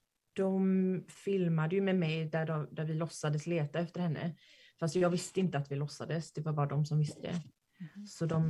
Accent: Medellín, Antioquia, Colombia; Medellin.

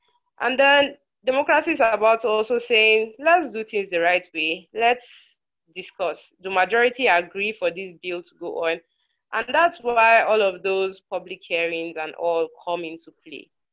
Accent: Nigeria; this does not represent my position as in Nigerian

